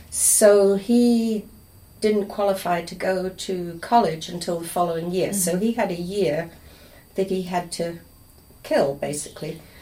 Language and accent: English; Reading, South East England, United Kingdom; also born or lived in London; Well, I was born in England, in Reading, which was a market town about 40 miles outside London. I went to London to do my nursing training.